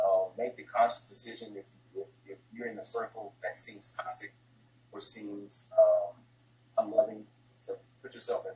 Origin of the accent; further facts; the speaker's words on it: Houston, Texas, United States; born and raised in Houston, Texas.